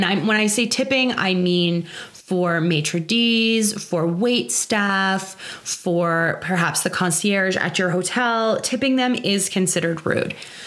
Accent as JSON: {"language": "English", "country": "Canada", "said": "well, we're Canadian, so we brought mini bottles of maple syrup that were shaped like the maple leaf."}